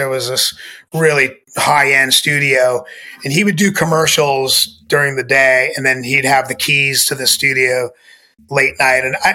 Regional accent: Seattle, Washington, United States; Growing up in Ballard, part of Seattle, I have this old upright piano that the family collected antiques.

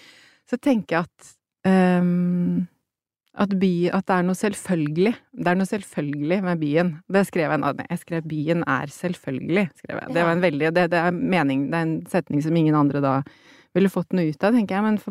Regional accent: Oslo, Norway; nå det jammen lenge siden jeg var hjemme i Oslo, liksom.

